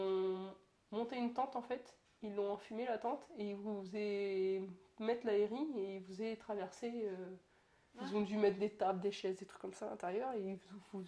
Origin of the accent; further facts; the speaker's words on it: Paris, Île-de-France, France; born there; mes parents on habitait Paris. Moi, je suis née à Paris.